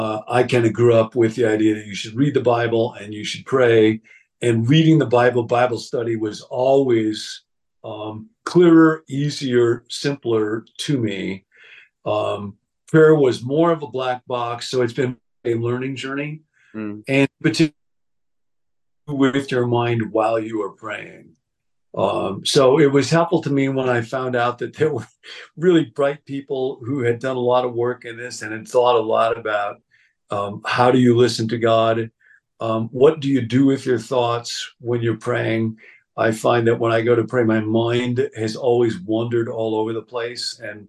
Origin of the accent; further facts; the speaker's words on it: Rockford, Illinois, United States; Church that I grew up in back in Rockford